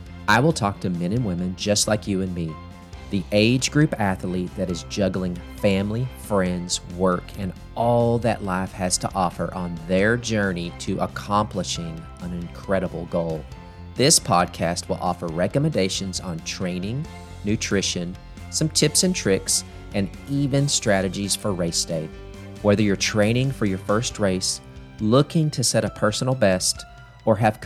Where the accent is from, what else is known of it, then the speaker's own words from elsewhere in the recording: Texas, United States; I grew up in North Texas, and there was a lot of high school football and stuff.